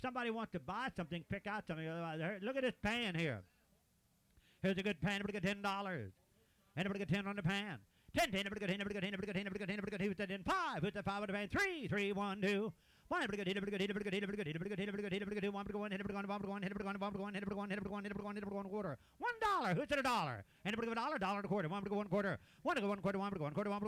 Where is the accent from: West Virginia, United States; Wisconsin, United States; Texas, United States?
West Virginia, United States; Shepherdstown; from Martinsburg, Shepherdstown, West Virginia, Shepherdstown and Martinsburg.